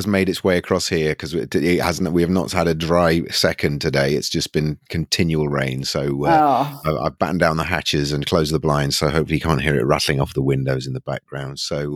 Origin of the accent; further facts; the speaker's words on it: United Kingdom; I'm a British, I always ask about the weather.